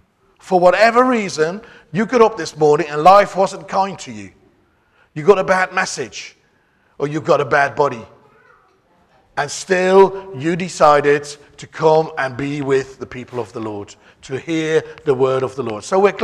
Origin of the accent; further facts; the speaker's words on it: Eastbourne, South East England, United Kingdom; I heard of Brighton. I'm from Eastbourne. I didn't know there was anything in between.